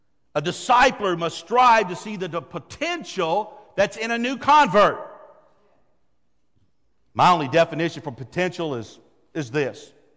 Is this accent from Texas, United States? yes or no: no; Arkansas, United States; I'm from Arkansas. We like barbecue.